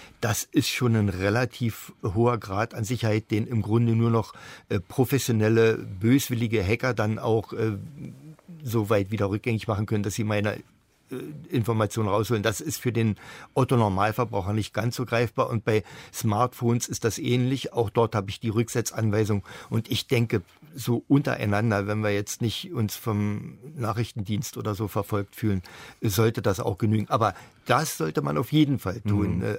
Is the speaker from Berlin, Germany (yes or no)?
yes; Berlin, Germany; da bin ich als Berliner mit 3 Millionen Leuten ringsherum in einer guten Situation